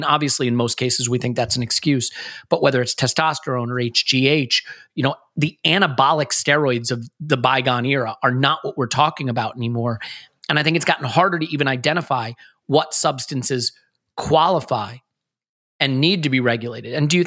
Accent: United States; I grew up in America in the era of steroid baseball.

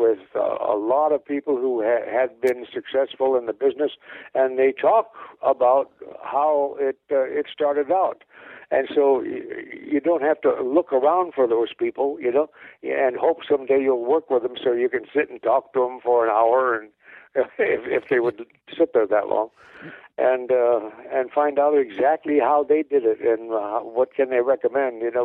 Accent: Moline, Illinois, United States; I'm from Moline, Illinois.

